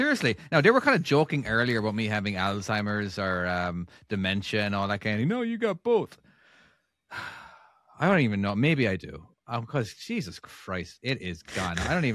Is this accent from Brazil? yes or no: no; Ireland; Oh, I'm an Irishman in an Irish bar and everyone's going to fucking love me